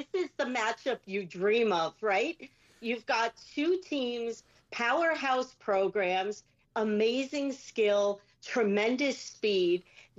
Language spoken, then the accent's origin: English; Detroit, Michigan, United States; And then growing up in Detroit, hockey is just in your blood.